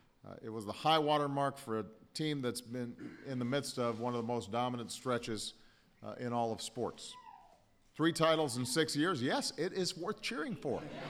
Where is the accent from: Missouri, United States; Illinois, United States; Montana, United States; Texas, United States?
Illinois, United States; Chicago; I get to say give it up for the Stanley Cup champs, my hometown Chicago Blackhawks.